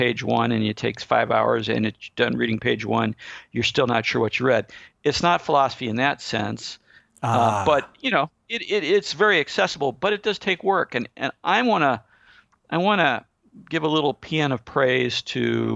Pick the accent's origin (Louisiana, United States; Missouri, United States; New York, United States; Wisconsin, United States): Missouri, United States; he's from Arkansas, and I'm from Missouri. So we're from the same general region in the United States.